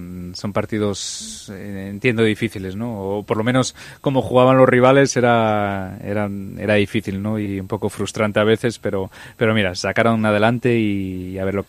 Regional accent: Asturias, Spain; Los asturianos a partir de 30 no asimilamos.

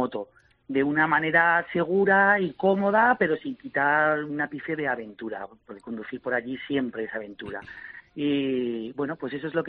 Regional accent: Zaragoza, Aragon, Spain; moved away as an adult; now in Benicàssim, Spain; soy de Zaragoza, pero afincado aquí en Benicàssim desde hace 15 años.

